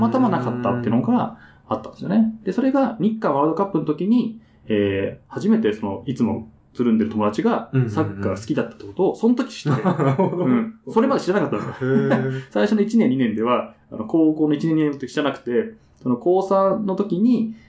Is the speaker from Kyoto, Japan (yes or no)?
no; Tokyo, Japan; まあ僕、東京の人間なんで、